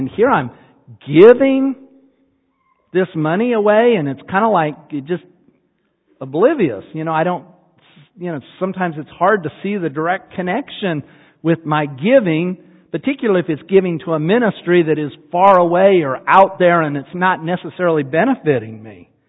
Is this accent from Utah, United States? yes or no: yes; Utah, United States; You know, I grew up in Utah. And if you know anything about Utah, you know that Salt Lake is the headquarters of the Mormon Church.